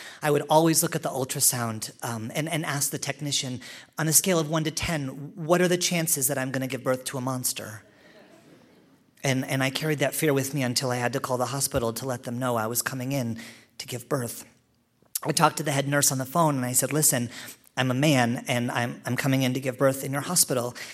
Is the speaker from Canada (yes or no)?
yes; Canada; because I'm Canadian